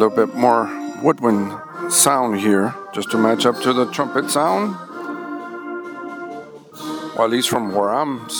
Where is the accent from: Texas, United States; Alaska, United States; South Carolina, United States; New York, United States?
Texas, United States; Rio Grande City; I am from Rio Grande City.